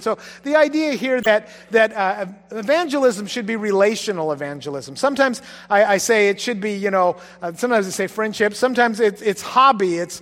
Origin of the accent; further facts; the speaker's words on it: Washington, United States; I grew up on the ocean. I grew up in Grays Harbor. We spent a lot of time on the water